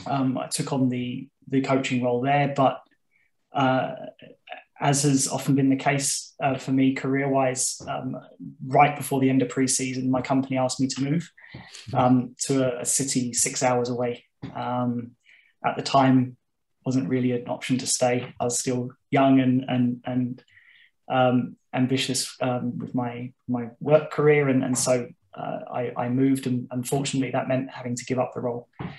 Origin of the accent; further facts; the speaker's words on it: England, United Kingdom; I'm English. I'm not really built. We're not built like the Germans generally.